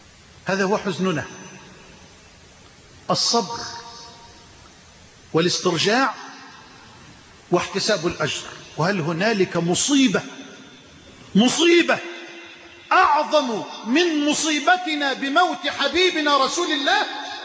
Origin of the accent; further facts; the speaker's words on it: Egypt; واجعل بلدنا مصر أمنا أمانا سخاء رخاء